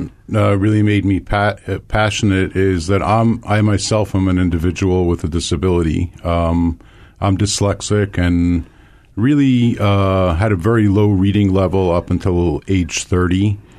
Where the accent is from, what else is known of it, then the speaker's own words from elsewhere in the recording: New York, United States; moved away as an adult; now in Hawaii, United States; And so I'm originally from New York and I worked for independent living centers out there. I came to go to a program over here in Hawaii at UH Manoa